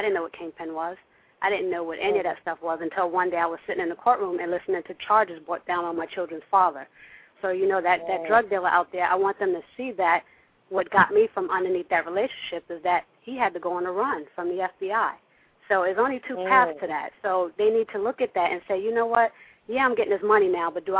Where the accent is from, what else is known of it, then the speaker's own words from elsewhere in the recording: New York, United States; I'm actually from Sugar Hill, New York.